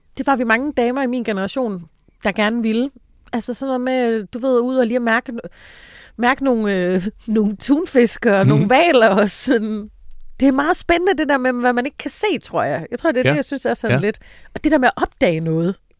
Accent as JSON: {"language": "Danish", "town": "Tønder", "region": "Region of Southern Denmark", "country": "Denmark", "tie": "born or raised there", "lives_now": "Copenhagen, Denmark", "said": "Men jeg flytter så til København, og så skal jeg bare ud og opleve alt det, der har været mig snydt for hjemme i Tønder."}